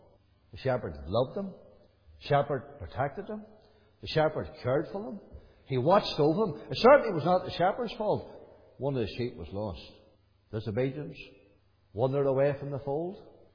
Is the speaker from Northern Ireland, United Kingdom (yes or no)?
yes; Glenann, Northern Ireland, United Kingdom; background I would have had as a young lad growing up was there was a CEF meeting came to Corky's Corner. I'm from Glenann, near Marky Till.